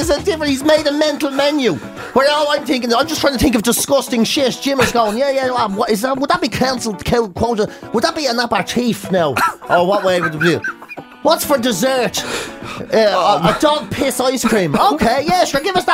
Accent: Dublin, Leinster, Ireland; But we're all from Dublin.

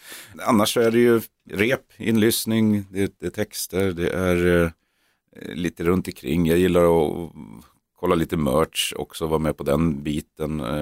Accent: Norrland, Sweden; vi är norrlänningar

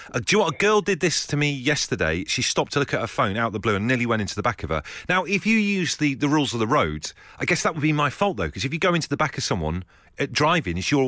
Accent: Liverpool, North West England, United Kingdom; But we're going to make a weekend of it up in Liverpool. We've got loads of family we hail from Norris Green originally. That Lux area, if you've been there before.

